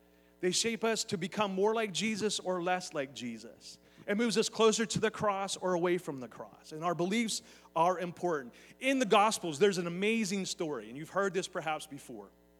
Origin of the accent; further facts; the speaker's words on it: Beaver Falls, Pennsylvania, United States; I'm from Beaver Falls, old steel mill town, you know, and there were certain beliefs there, you know.